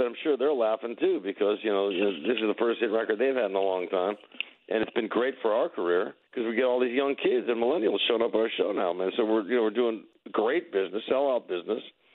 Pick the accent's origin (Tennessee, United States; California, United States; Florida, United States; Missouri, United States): California, United States; North Hollywood; And, like, we're from North Hollywood, dude.